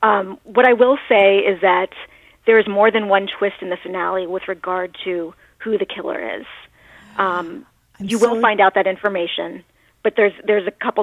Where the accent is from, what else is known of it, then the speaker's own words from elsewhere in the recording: Maryland, United States; accent: Baltimore; maybe I'm a little bit biased because I'm from Maryland, and there's a little bit of Baltimore in that accent, too. The O's are very similar. So maybe I've just been hearing it my whole life.